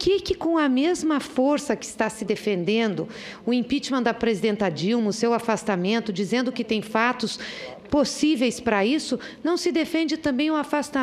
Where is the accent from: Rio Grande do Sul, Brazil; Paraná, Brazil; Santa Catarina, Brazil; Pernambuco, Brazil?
Paraná, Brazil; Nós somos paranaenses.